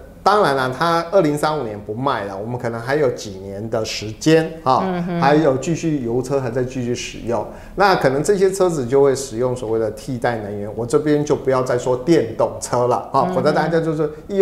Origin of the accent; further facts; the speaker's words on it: Taiwan; 我们台湾人最厉害的是什么、就是在 IT 方面